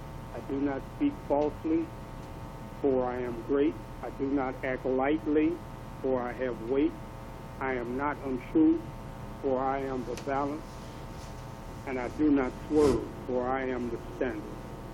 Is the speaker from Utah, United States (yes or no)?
no; Pontiac, Michigan, United States; Yeah, well, Pontiac was a segregated segregated north. You know, we was in a highly segregated city. The blessings of Pontiac were probably two, and that was the whole aspect of the community, the neighborhood that I grew up in.